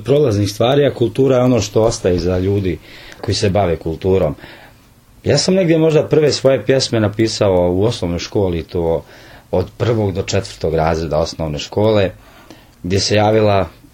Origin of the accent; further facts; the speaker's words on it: Republika Srpska, Bosnia & Herzegovina; kod nas u Republici Srpskoj, Gradišci, Banja Luci, u Krajini nedostaje stručnjaka za ustavna pitanja